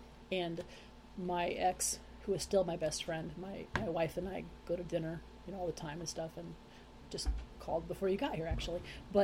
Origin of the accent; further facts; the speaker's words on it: Fremont, Nebraska, United States; now in Lincoln, United States; Yeah, I came from Fremont my first couple of years of high school, and there was like 1,000 kids in my class, just in my class alone, my grade, whatever.